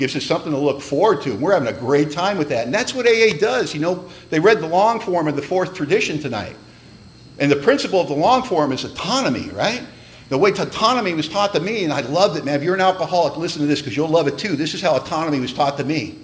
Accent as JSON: {"language": "English", "town": "Hollywood", "region": "California", "country": "United States", "tie": "born or raised there", "said": "But, you know, we grew up in Hollywood, California, you know."}